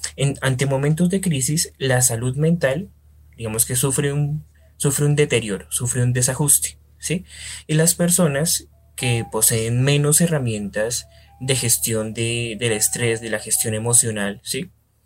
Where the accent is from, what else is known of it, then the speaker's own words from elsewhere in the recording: Colombia; soy psicólogo de Colombia